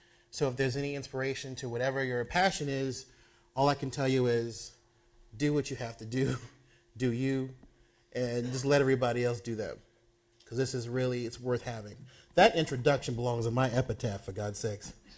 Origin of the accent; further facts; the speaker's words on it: United States; As an American Jew, there's no who for that, Mishagoyim.